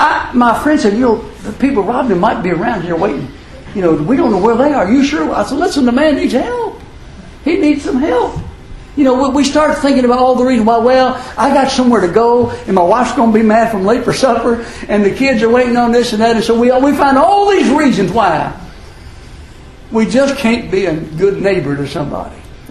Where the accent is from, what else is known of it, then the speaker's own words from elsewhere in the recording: Louisville, Kentucky, United States; I grew up in Louisville, Kentucky, and I've been prejudiced my whole life.